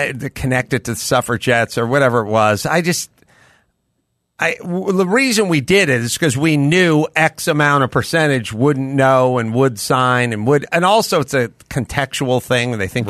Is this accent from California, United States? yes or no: yes; North Hollywood, California, United States; I'm like, nobody knows. I'm from North Hollywood. Nobody knows.